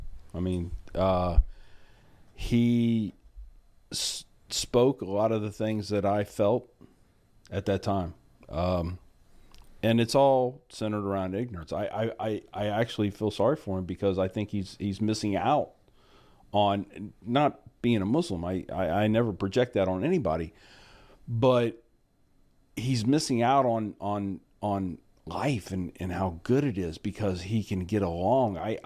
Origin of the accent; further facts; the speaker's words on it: United States; being an American, I can't help sometimes